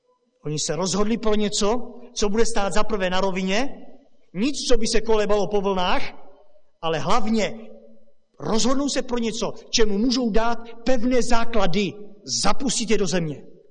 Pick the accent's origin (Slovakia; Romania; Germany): Romania; Víte, z Rumunska, odkud pocházím, tak jsem tak trochu svědkem této obavy